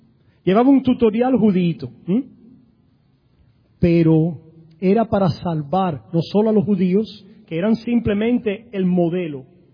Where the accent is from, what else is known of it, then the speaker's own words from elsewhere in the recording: Cuba; Ahí sí puedo ser porque yo soy cubano, ¿ok?